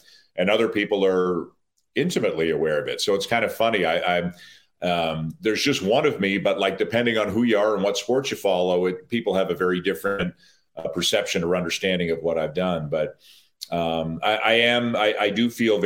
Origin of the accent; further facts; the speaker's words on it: Toronto, Ontario, Canada; I'm from Toronto. I live in Toronto.